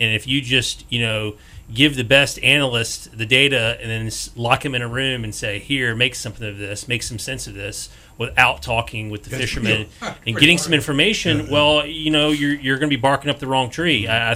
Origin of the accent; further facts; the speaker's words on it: North Carolina, United States; now in Hawaii, United States; Yeah, I mean, I'm from the Southeast. I'm from North Carolina originally